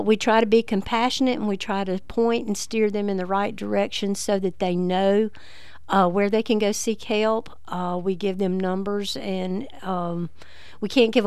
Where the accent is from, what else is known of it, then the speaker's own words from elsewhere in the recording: United States; I was born and raised here in Baldwin County. I attended Baldwin County High School.